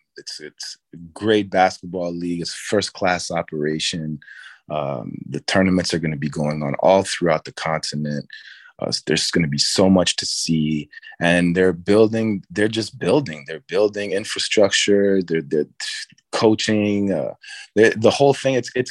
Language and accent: English; New York City, New York, United States; Even when I was growing up in New York City